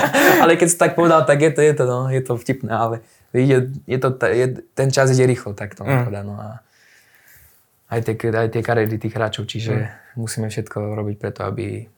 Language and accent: Slovak; Žilina, Žilina Region, Slovakia; Viacerí sme zo Žiliny